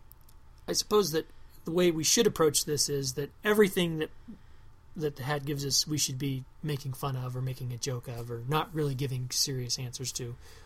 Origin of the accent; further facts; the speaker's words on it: Iowa, United States; I grew up here in Iowa and it was basically the same temperature and humidity inside the house as it was outside the house.